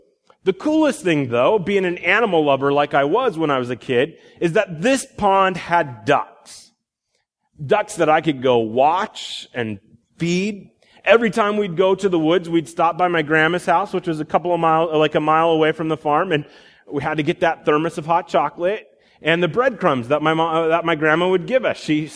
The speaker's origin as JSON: {"language": "English", "region": "Iowa", "country": "United States", "tie": "born or raised there", "said": "I grew up in Iowa, and my folks lived on a small acreage."}